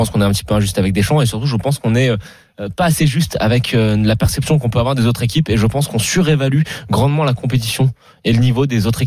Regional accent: France; on est français, on les voit tout le temps

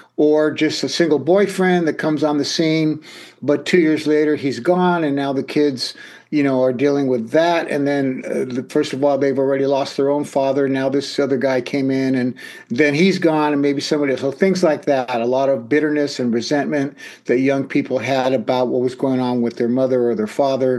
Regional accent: Los Angeles, California, United States; I grew up in Northeast Los Angeles, which is an area known for gangs and drugs and violence and things like that. I was raised by a single mother.

